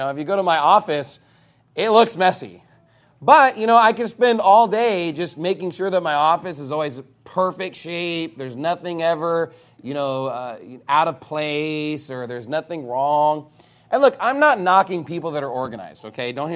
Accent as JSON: {"language": "English", "region": "Texas", "country": "United States", "tie": "born or raised there", "said": "growing up in Texas and especially in the Panhandle area"}